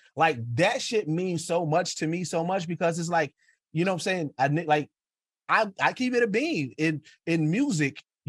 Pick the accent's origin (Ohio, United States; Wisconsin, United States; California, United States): Wisconsin, United States; Milwaukee; I'm like, yo, I'm a nigga from Milwaukee, bro.